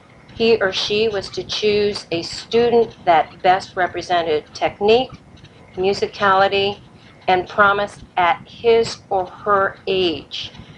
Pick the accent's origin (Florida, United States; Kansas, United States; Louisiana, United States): Louisiana, United States; New Orleans; born there; I was born in New Orleans, Louisiana, on October 18, 1940.